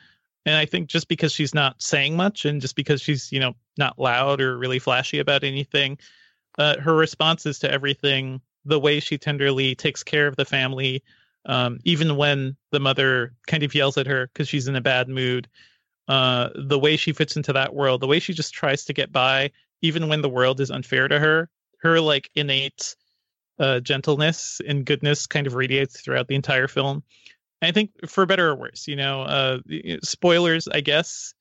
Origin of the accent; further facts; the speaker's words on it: Guyana; born there; moved away; I was born in South America and I visited there a couple of times since then, in Guyana.